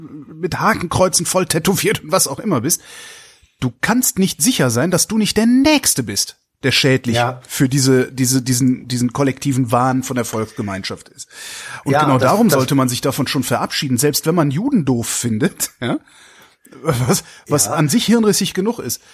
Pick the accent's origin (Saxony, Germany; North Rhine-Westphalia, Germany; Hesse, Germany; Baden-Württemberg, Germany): North Rhine-Westphalia, Germany; Cologne; du bist Bremer, ich bin Kölner.